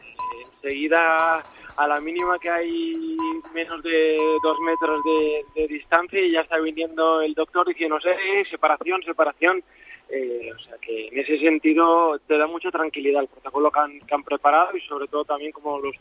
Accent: Valencia, Valencian Community, Spain; Yo soy de Valencia.

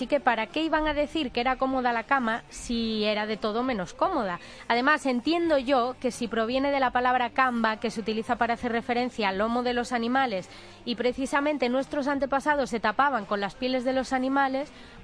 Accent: Galicia, Spain; en Galicia, o por lo menos de donde yo vengo, los besos no se dan normalmente a la gente que no conoces

